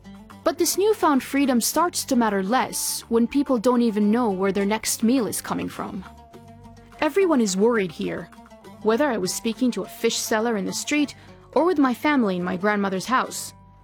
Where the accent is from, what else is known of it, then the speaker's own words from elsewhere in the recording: Alexandria, Alexandria Governorate, Egypt; People in Egypt use it frequently now. Returning to my hometown Alexandria, there is a palpable sense of confusion and disappointment.